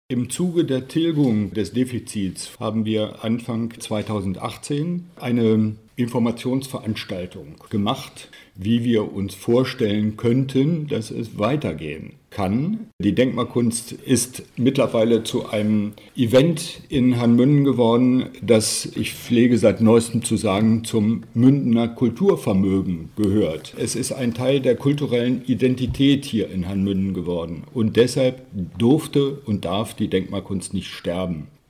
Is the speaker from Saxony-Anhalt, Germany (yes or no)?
no; Munich, Bavaria, Germany; also ich bin ein Münchner Kind. Meine Frau und ich haben hier eigenes Immobilienvermögen in der Innenstadt